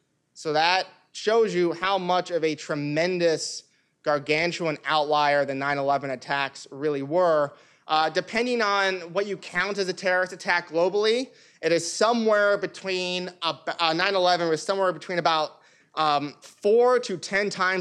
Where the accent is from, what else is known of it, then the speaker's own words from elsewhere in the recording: United States; it definitely made me feel more secure as an American when it comes to foreign-born terrorism